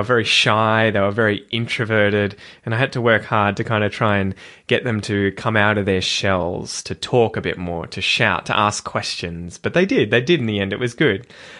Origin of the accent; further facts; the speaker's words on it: Australia; I guess as an Australian, you kind of see a group of Africans hanging out together and you assume they're all from the same place